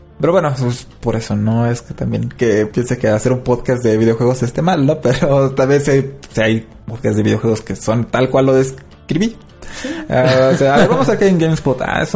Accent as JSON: {"language": "Spanish", "country": "Mexico", "said": "Y pues, como buen mexicano, pues, obviamente."}